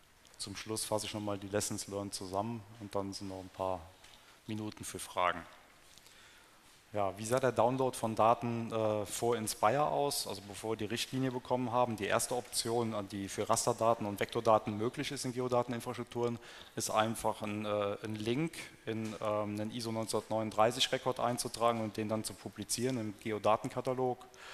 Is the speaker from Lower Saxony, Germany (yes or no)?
no; Rhineland-Palatinate, Germany; ich komme aus Rheinland-Pfalz